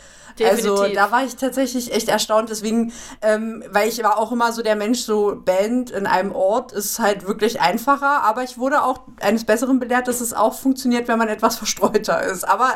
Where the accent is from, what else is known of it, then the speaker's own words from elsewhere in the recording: Berlin, Germany; now in Leipzig, Germany; weil ich bin in Berlin aufgewachsen, ich wohne jetzt in Leipzig, würde auch nie wieder zurück nach Berlin gehen